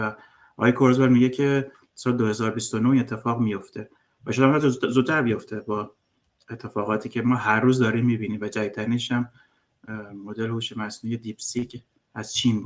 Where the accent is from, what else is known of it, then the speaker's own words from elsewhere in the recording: Iran; born there; ما دهه 60 هم اول دهه 60 تو ایران به دنیا اومدیم